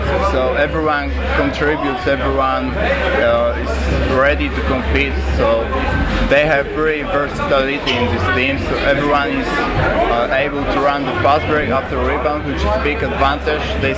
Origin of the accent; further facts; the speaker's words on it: Poland; English is a second language; So, I'm from Poland, like you said, 25 years of age. Of course, I played organized basketball in my city growing up.